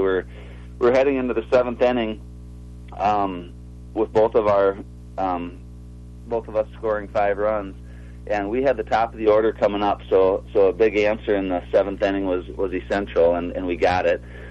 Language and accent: English; Slayton, Minnesota, United States; a lot of people that I recognize from my hometown of Slayton.